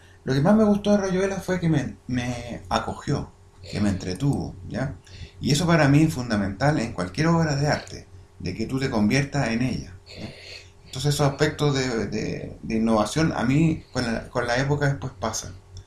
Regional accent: Chile; moved away; also born or lived in Spain; yo justamente en esa época yo me fui a vivir a España, ¿ya? Como muchos chilenos y muchos amigos que estaban aburridos de la cosa

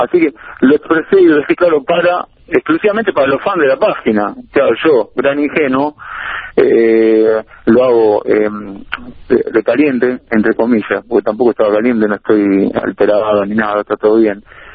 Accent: Argentina; expresé un sentimiento, como cualquier argentino

